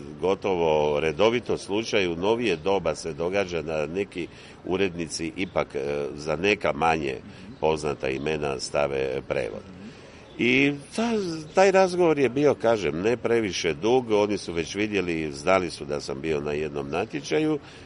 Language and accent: Croatian; Tisno, Šibenik-Knin County, Croatia; Kao dijete živio sam u Dalmaciji, dakle govorimo o početku 60. godina, to je jedno malo mjesto, Tisno se, tjesno u to doba, a sada se zove Tisno